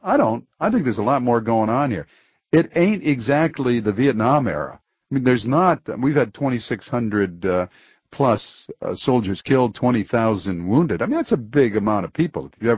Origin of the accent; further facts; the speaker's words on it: Detroit, Michigan, United States; Or if you're listening in Detroit, on my hometown, on WDTW